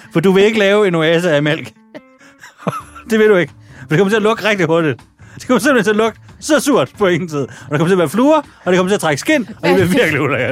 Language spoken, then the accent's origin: Danish; Jutland, Denmark; Hjemme i Jylland er det noget, der hedder sådan